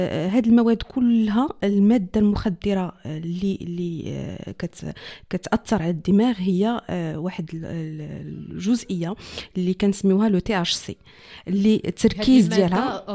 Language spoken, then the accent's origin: Arabic; Morocco; حيت راه عنده بزاف التسميات عندنا في المغرب